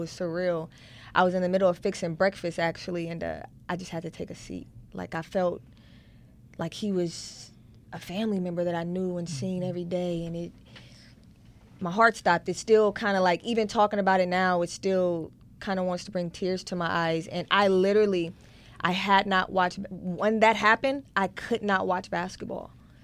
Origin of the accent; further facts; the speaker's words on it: Oakland, California, United States; I'm from Oakland, born okay. and raised.